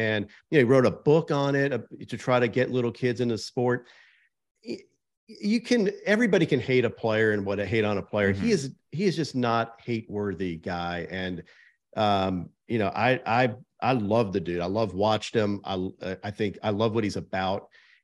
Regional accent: New York, United States; he grew up 5 minutes from where I grew up on Long Island.

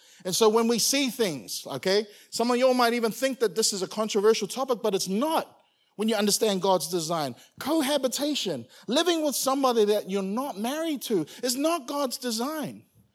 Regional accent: New Zealand; I grew up in New Zealand, and in New Zealand, Australia, we have a global reputation for not just drinking to savor the drink, but drinking to get drunk.

